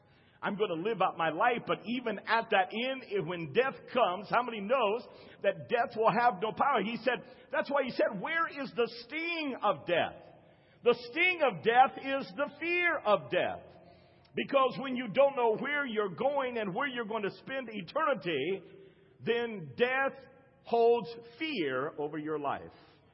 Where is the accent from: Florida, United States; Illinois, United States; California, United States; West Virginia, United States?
West Virginia, United States; Rock; born there; 62 years ago, I was born in Rock, West Virginia. It was a coal mining town. And I was born in the owner's house that owned the coal mining. My mother and father worked for a company.